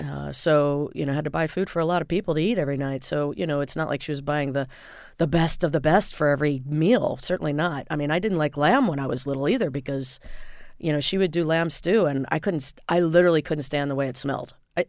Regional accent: Indiana, United States; I grew up in Indiana.

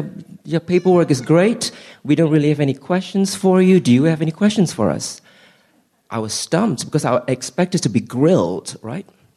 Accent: Singapore; moved away as an adult; now in Baltimore, United States; I grew up in Singapore, it's tropical, but never that kind of Baltimore heat.

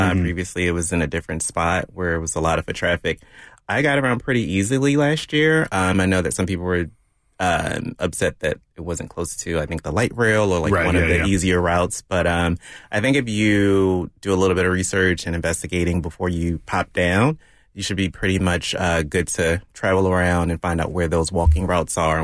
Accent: Baltimore, Maryland, United States; It was 95 degrees the other day, and now I'm here in Baltimore, raining, my hometown.

